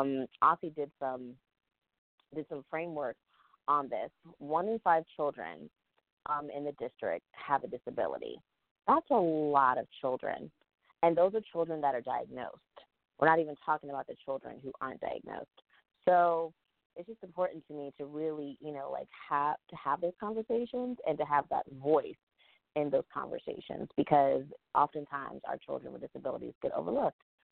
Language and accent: English; Bowie, Maryland, United States; now in Washington, United States; So I was born in D.C. I grew up in PG County, so I grew up in Bowie, Maryland. Went to school for a little while up in Wisconsin. Came back home, moved back to D.C.